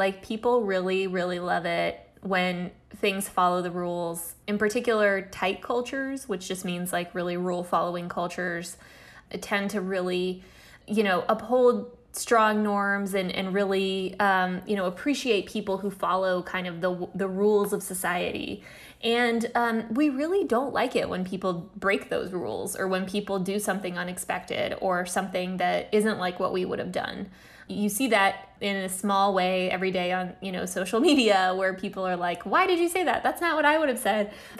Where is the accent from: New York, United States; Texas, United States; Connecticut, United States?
Texas, United States; Midland; also born or lived in Russia; I am a Russian Jewish immigrant, and I grew up in Midland, Texas, which is in far west Texas.